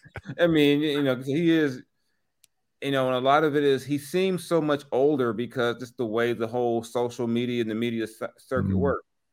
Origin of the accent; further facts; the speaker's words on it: Texas, United States; I was from Texas, but I got some Louisiana hot sauce with Jalen Hurts on it.